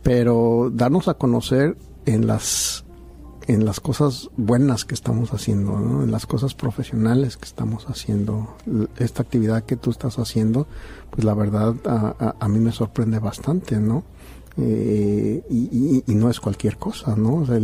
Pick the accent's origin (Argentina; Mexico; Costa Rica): Mexico; Yo soy mexicano y nos defendemos como mexicanos, ¿no?